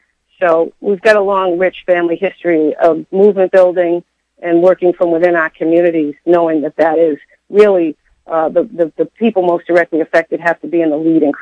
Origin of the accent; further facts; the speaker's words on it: Boston, Massachusetts, United States; I'm originally from Boston. My family has been in Roxbury for five generations and in the same home for four generations. So originally hail from Roxbury, Massachusetts, very proud African-American community